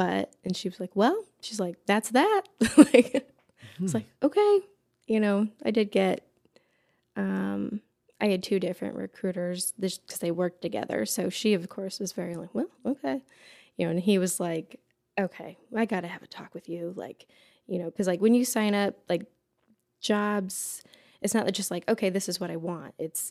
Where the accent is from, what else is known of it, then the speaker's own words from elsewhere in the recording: Fairbury, United States; I grew up in Fairbury, you know, most of my life. But we did move a handful of times as a kid.